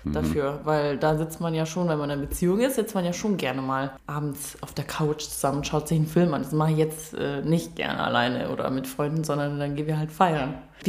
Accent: Friedrichshafen, Baden-Württemberg, Germany; Ich komme ja aus Friedrichshafen und die Leute, die aus Friedrichshafen kommen, nennen sich und werden genannt Häfler.

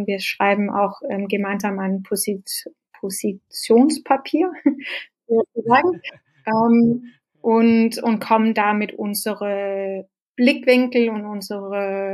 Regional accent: Denmark; now in Germany; Im Moment wünsche ich mir nur, dass ich als Däne auch in Deutschland wählen könnte, aber geht leider nicht.

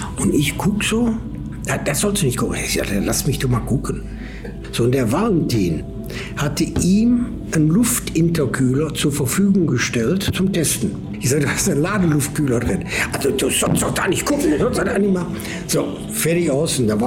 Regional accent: Essen, North Rhine-Westphalia, Germany; Bin in Essen geboren, aufgewachsen, alles.

